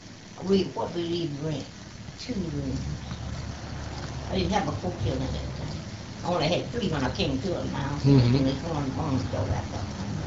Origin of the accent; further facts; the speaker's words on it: Gilbertown, Alabama, United States; I come from Gilbertown, Alabama, near Mobile, Alabama.